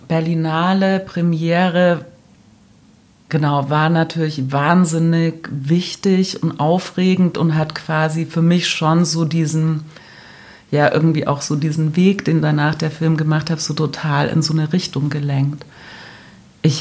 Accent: Germany; dass zumindest ich als Deutsche sage, okay, das ist verständlich

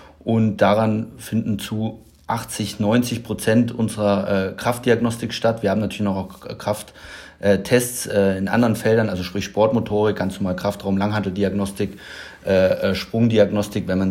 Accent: Nuremberg, Bavaria, Germany; moved away as an adult; now in Berlin, Germany; Gebürtig bin ich eher im süddeutschen Raum zu Hause. Ich bin gebürtiger Nürnberger. Ja, aber die wunderschöne Stadt Nürnberg habe ich schon relativ früh verlassen, also direkt nach dem Abitur, dann über Umwege tiefstes Westdeutschland dann nach Berlin gekommen. 2010, genau. 2010.

